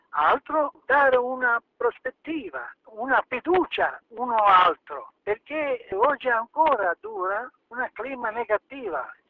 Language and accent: Italian; Bosnia & Herzegovina; Io guarda il mio paese, Bosnia e Erzegovina